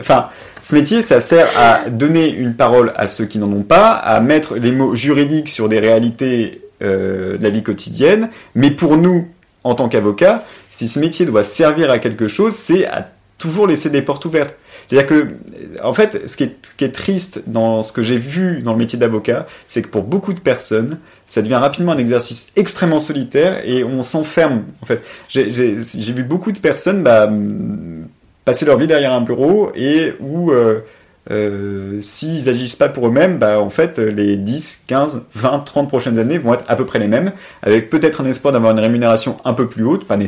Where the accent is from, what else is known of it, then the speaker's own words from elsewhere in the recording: Paris, Île-de-France, France; moi j'ai grandi non seulement à Paris, mais double peine dans le 16e arrondissement. Donc c'est-à-dire que j'ai grandi dans le 16e et étudié à Assas